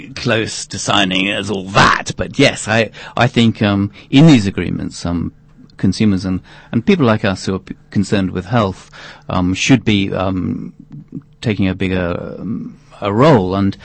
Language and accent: English; United Kingdom; I think the colours are better, but I'm British.